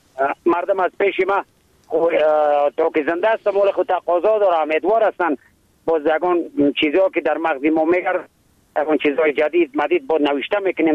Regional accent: Tajikistan; قریب شد که ما از تاجیکستان از کشور تاجیکستان آمدم

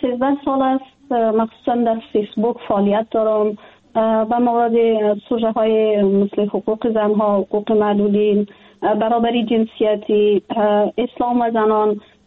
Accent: Afghanistan; جدا از اینکه وطنم است، خانواده مجا است، دوستای ما هستن، من در افغانستان بزرگ شدیم، تحصیل کردیم، کار کردیم،

